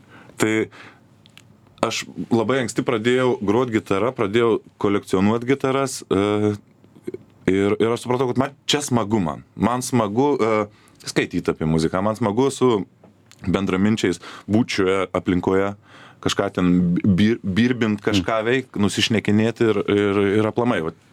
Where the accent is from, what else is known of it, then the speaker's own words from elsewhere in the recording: Marijampolė, Marijampolė County, Lithuania; Aš esu marijampolietis.